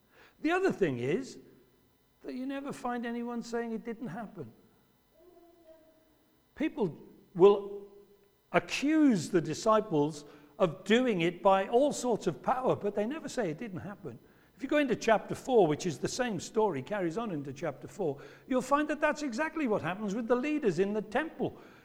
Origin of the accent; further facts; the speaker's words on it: England, United Kingdom; We're English or British. After all, we don't do a lot of leaping, do we?